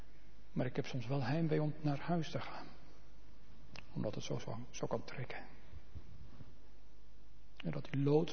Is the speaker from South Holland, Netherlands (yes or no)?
no; Harderwijk, Gelderland, Netherlands; ik ben opgegroeid in Harderwijk en ook gestaan op Urk.